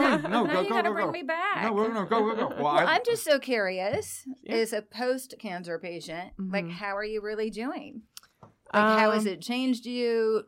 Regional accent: California, United States; So I'm from California.

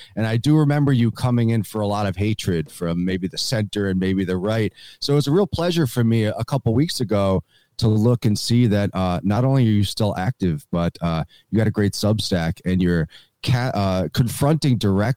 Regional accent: United States; it seems insane to me as an American.

